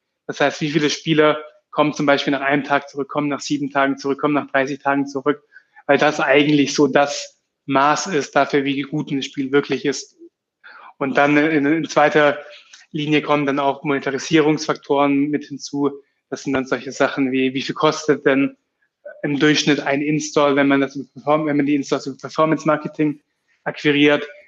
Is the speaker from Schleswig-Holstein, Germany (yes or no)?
no; Baden-Württemberg, Germany; wir kommen ja auch ursprünglich aus dem Schwabenland, mehr so das typisch Schwäbische.